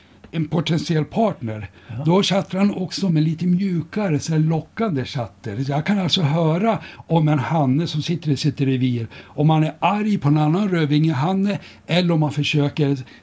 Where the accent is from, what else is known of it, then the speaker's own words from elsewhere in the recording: Surahammar, Västmanland County, Sweden; born there; moved away as an adult; jag är ju född i Surahammar och jag flyttade till Uppsala och började läsa biologin, så märkte jag att de sjunger helt annorlunda i Uppsala än i mina hemtrakter.